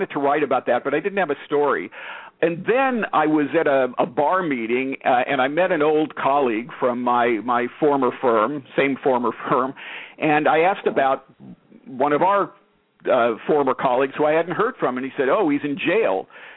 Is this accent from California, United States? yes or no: yes; Los Angeles, California, United States; I'm born and raised in Los Angeles, and Los Angeles is a character.